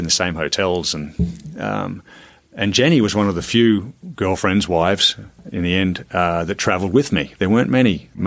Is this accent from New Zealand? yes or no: no; Australia; Australians are pretty humble